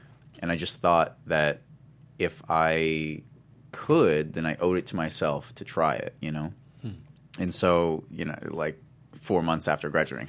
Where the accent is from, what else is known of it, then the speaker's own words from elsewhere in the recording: Tumwater, Washington, United States; Yeah. I'm from Tumwater.